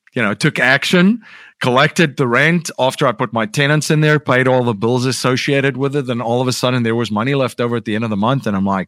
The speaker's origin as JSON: {"language": "English", "country": "South Africa", "moved": "yes", "lives_now": "United States", "said": "I'm originally from South Africa, as I alluded to earlier. Came to the States 20 years ago. It's 21 years, really. 2001."}